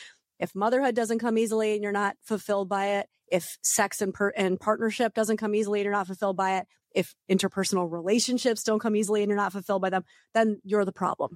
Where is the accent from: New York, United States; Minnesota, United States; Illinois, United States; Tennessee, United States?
New York, United States; moved away as an adult; now in California, United States; I mean, I'm originally East Coast. I'm a New Yorker. I actually left New York to move to California to go to the school